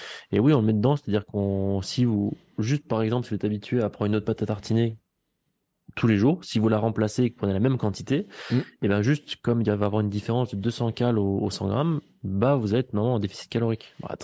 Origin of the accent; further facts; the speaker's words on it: Vichy, Auvergne-Rhône-Alpes, France; je suis d'Ichy, je suis Auvergnat